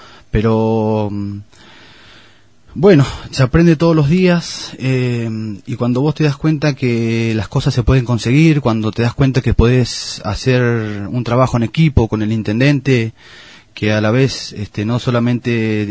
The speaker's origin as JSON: {"language": "Spanish", "town": "Gobernador Gregores", "region": "Santa Cruz", "country": "Argentina", "said": "somos gente de Gregores, que ama al pueblo"}